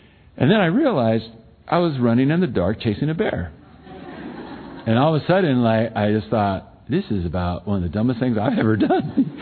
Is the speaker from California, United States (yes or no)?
yes; California, United States; I'm from California. I don't live far from Yosemite, about a three-hour drive.